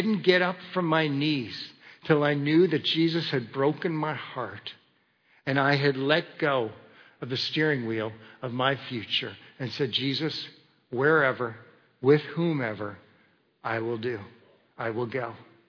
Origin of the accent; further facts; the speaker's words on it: Kitchener, Ontario, Canada; I grew up in Kitchener, Ontario